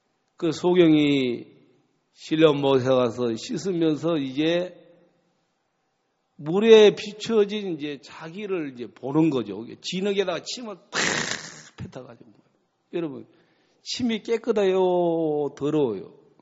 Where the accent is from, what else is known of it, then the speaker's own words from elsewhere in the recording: Yeosu, South Jeolla, South Korea; 제가 이제 고향이 여수예요. 여수.